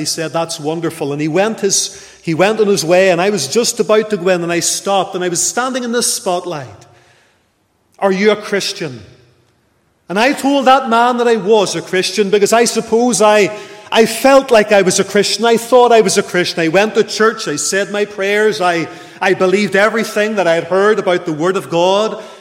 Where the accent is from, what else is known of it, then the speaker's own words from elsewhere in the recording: Lisburn, Northern Ireland, United Kingdom; born there; I was born in 1978 in the Lagan Valley Hospital in Lisburn